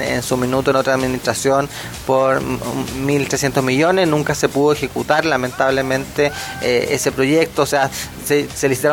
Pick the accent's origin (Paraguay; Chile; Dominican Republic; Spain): Chile; Ñiquén, Ñuble; nosotros que somos de Ñiquén